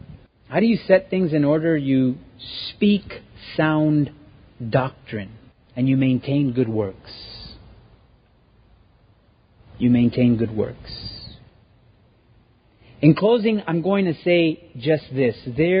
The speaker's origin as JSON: {"language": "English", "region": "California", "country": "United States", "said": "I'm from California, and I thought, man, you could easily say, \"You're acting a Californian. You're acting a Californian.\""}